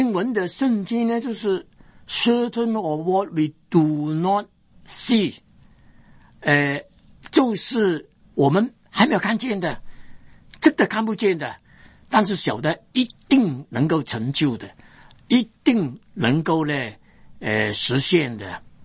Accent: China; 我们中国人说耳闻三分假，眼见未必真

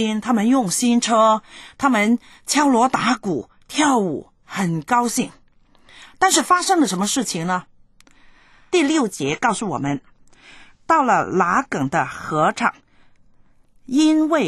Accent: China; 我们没有以色列人的观点，我们是中国人，我们是会帮助人的人呢

